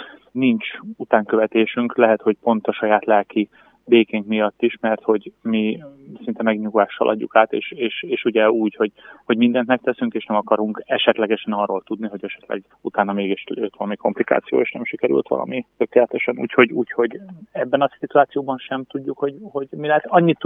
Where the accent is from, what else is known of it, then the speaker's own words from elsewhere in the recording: Debrecen, Hajdú-Bihar, Hungary; Tudtam azt, hogy ugye debreceniként pontosan ismerve a várost